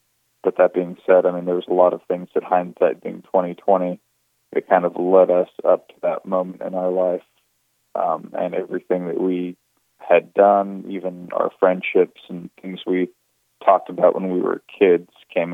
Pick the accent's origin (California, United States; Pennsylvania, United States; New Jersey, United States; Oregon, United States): Oregon, United States; I came home and saw that my home state of Oregon was in a lot of trouble